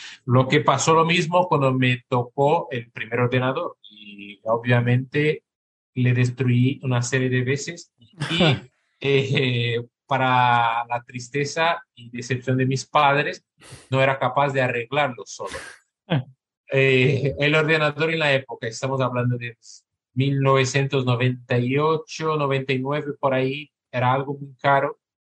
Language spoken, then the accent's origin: Spanish; Brazil; moved away as an adult; now in Spain; Yo soy brasileño y trabajaba y ya había estudiado.